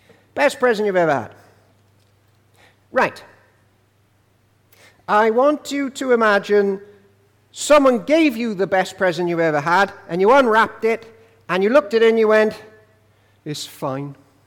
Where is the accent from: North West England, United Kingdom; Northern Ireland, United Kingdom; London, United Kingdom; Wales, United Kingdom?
Wales, United Kingdom; I'm Welsh, and in the winter and the rain, I'm going to be even sad.